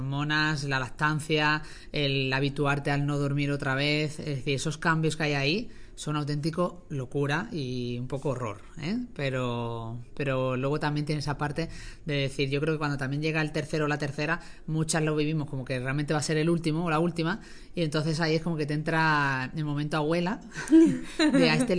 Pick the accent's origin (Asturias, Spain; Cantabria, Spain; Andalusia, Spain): Andalusia, Spain; Málaga; Nací en Málaga y me crié en Málaga.